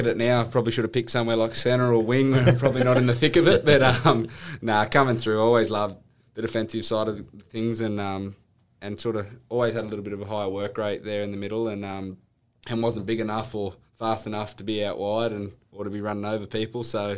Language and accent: English; Tweed Heads, New South Wales, Australia; also born or lived in Murwillumbah; So I was born in Moolumbah and sort of till I was about 10 until I moved to Tweed Heads, and yeah, it's about 20-minute drive.